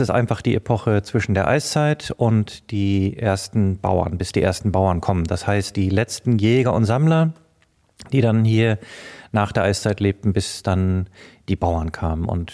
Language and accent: German; Namibia; Einmal bin ich aufgewachsen in Afrika, in Namibia auf einer Farm. Meine ganze Kindheit habe ich im Busch verbracht mit einem Gewehr und Hund unterwegs, habe gejagt.